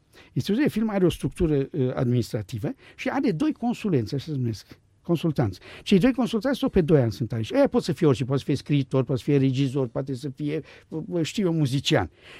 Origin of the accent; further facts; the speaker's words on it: Denmark; Romanian is a second language; Eu vin din Danemarca, o țară de 5 milioane de locuitori, 22 de teatre joacă în fiecare seară la Copenhaga.